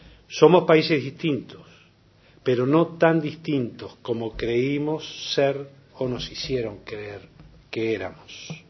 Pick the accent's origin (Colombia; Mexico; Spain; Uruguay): Uruguay; como somos los uruguayos, un poco tímidos, pero créannos, cálidos y sinceros.